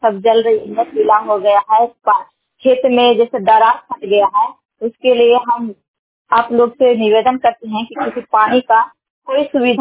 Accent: Bihar, India; मैं एक छोटे से गांव हदौर से बिलोंग करती हूँ। मैं नवादा जिला नाजीगंज प्रखंड से बिलोंग करती हूँ।

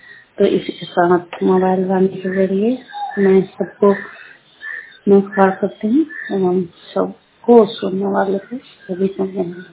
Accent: Lalganj, Bihar, India; और मैं लालगंज प्रखंड की रहने वाली हूँ।

